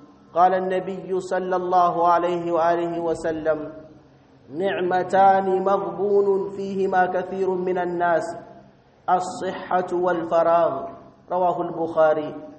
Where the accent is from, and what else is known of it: Niger